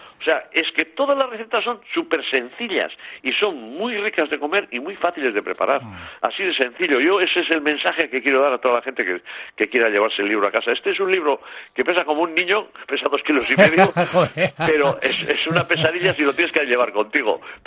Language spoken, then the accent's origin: Spanish; Aitona, Catalonia, Spain; Que yo también soy de Aitona, que yo tengo 13 nietos y voy para 75.